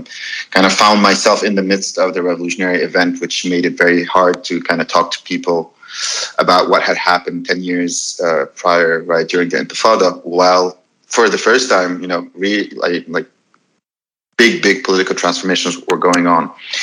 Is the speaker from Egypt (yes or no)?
yes; Alexandria, Alexandria Governorate, Egypt; I am from Egypt, Alexandria.